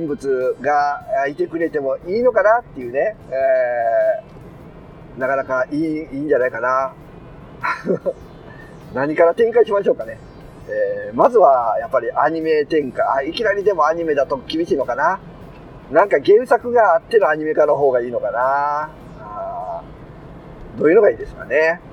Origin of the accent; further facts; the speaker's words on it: Tokushima, Japan; 僕は徳島県ですけども